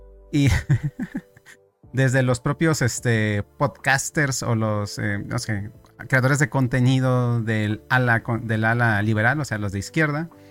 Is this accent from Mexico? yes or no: yes; Mexico; O sea, yo soy mexicano y me doy cuenta de esto